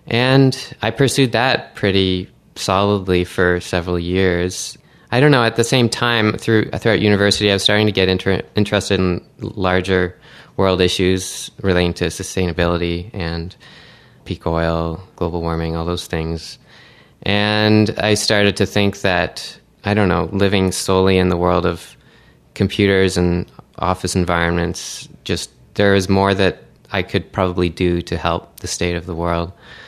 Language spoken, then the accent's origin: English; Oakville, Ontario, Canada; I came from Ontario originally. I grew up in Oakville, very suburban environment, lots of lawn.